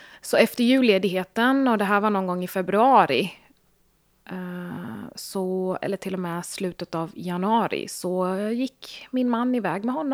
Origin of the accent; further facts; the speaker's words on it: Sweden; Vi har ett indiskt påbrå. Jag är född och uppvuxen i Sverige, men mina föräldrar är från Indien.